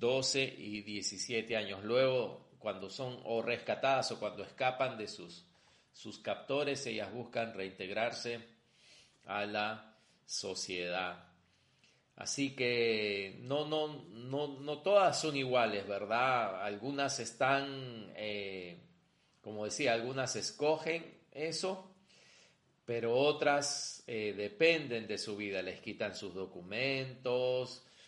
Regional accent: Peru; somos peruanos, ¿no? ¿Qué nos identifica ser peruanos? Que hemos nacido en el Perú.

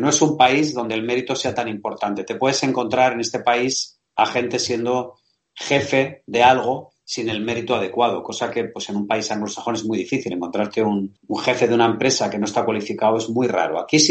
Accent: Basque Country, Spain; Y eso lo digo yo en mi tierra, del País Vasco.

